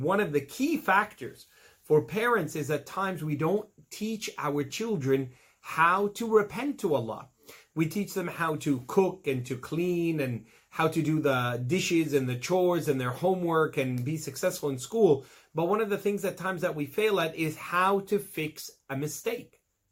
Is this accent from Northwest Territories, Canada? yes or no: no; Toronto, Ontario, Canada; Growing up in Toronto, subhanAllah, there was pornography then. I'm not that old, subhanAllah.